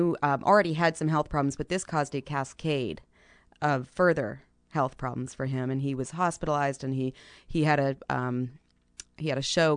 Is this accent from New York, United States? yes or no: no; Massachusetts, United States; Massachusetts.